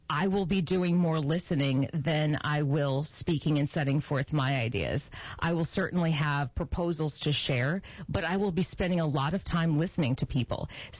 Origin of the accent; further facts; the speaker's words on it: Champaign-Urbana, Illinois, United States; some of the things that I learned growing up in Champaign-Urbana